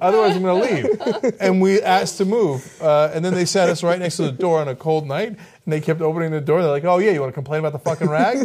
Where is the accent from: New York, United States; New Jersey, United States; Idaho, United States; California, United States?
New Jersey, United States; I take that personal offense at the Subway thing because I'm from Jersey.